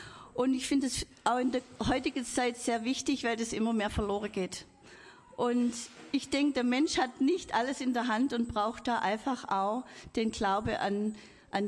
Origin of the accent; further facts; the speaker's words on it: Dornhan, Baden-Württemberg, Germany; Ich wohne in Dornhan, ich komme aus Dornhan.